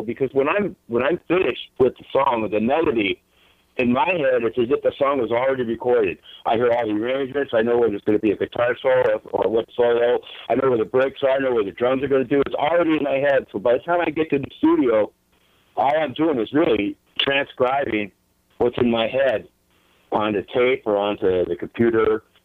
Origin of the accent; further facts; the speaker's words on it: San Jose, California, United States; I'm from San Jose.